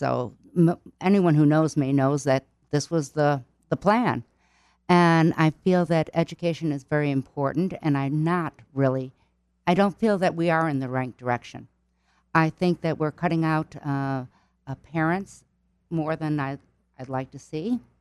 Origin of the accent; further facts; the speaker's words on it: New York, United States; also born or lived in Kansas; Well, I'm originally from New York, and I went to college in Kansas and different places after